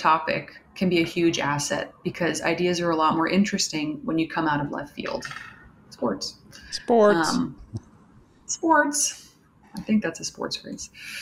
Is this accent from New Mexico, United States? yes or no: no; New York City, New York, United States; also born or lived in Portland; I grew up in New York City. I lived in Portland for a long time. I went to college here.